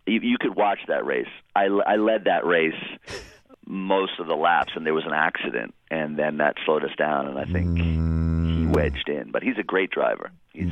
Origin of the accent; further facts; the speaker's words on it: Queens, New York, United States; Yeah, I grew up drag racing in New York. I grew up in Queens, as I said